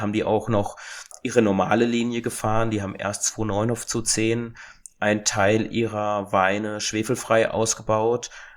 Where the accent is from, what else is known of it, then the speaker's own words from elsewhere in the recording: Breisach, Baden-Württemberg, Germany; ich komme aus Breisach, also da Breisgau, Kaiserstuhl, Freiburg-Gegend.